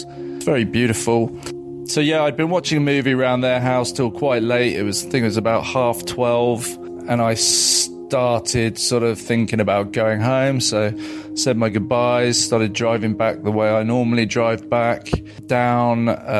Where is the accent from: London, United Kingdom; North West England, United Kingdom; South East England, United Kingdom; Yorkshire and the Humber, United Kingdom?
South East England, United Kingdom; the little village that I grew up in Surrey.